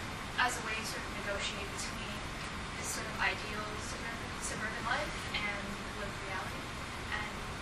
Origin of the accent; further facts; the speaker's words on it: Scarborough, Ontario, Canada; And I grew up in Scarborough, and a lot of people in my class, they would move to the outer suburb